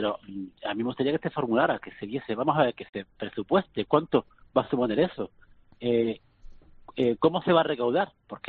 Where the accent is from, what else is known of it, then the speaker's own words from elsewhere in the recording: Canary Islands, Spain; Nosotros, como canarios, tenemos la bonificación del 75% del transporte aéreo.